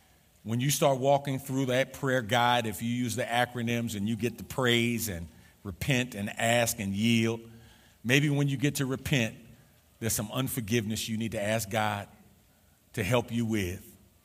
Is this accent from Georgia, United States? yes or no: no; New York, United States; when I was a kid, growing up in the Jacob Riis Housing Projects, 465 East 10th Street, apartment 13H, 10009, Lower East Side of Manhattan off of FDR Drive